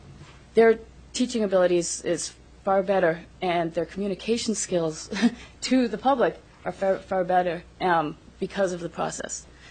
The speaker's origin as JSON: {"language": "English", "town": "Seward", "region": "Alaska", "country": "United States", "said": "from Seward, Alaska."}